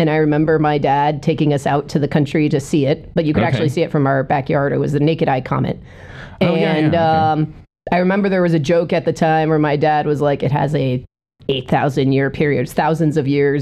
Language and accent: English; Pittsburgh, Pennsylvania, United States; And yeah, so growing up in Pittsburgh, the way I always describe it is next to my school, when I was in middle school, there was a Nabisco factory